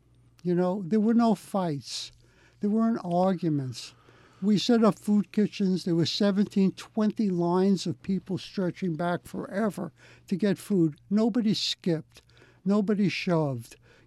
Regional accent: Brooklyn, New York, United States; And I'm from Brooklyn. There are a lot of poor people in Brooklyn and New York City, you see.

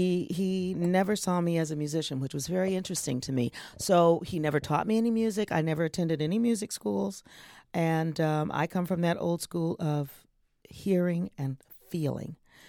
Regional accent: Flint, Michigan, United States; I grew up in Flint, Michigan. So when Motown started in 59, you know, I was right there.

